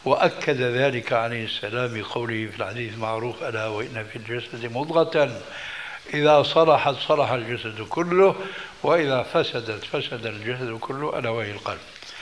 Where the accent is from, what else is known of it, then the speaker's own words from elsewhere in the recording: Damascus, Damascus Governorate, Syria; عندنا في دمشق ماء اسمه ماء الفيجة